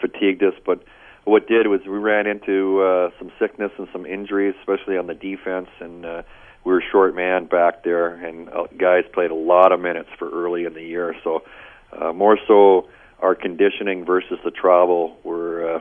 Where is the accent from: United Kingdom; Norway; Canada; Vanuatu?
Canada; Vancouver, British Columbia; moved away as an adult; now in United States; I grew up in Vancouver, Canada, and played my junior hockey in Penticton and got a scholarship to North Dakota, which led me down to the U.S., and I've been down ever since and now a citizen